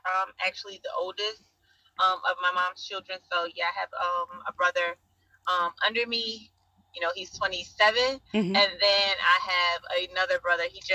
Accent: Newark, New Jersey, United States; I grew up in Newark, New Jersey, a very rough part of New Jersey where many people don't get to make it out.

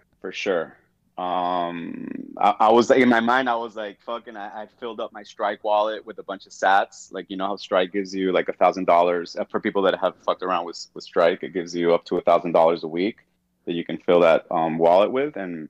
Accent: Venezuela; I'm from Venezuela, and it's probably the sketchiest place on earth.

